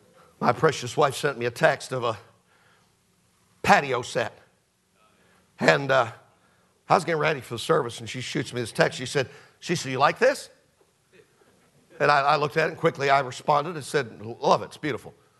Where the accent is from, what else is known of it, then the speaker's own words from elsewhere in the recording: Detroit, Michigan, United States; He worked with him both in Detroit, my hometown, and also in Fort Worth.